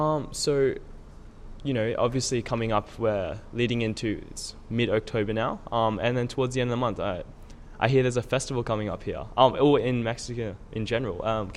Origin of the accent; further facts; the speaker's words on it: Australia; Like I said before, I'm from Australia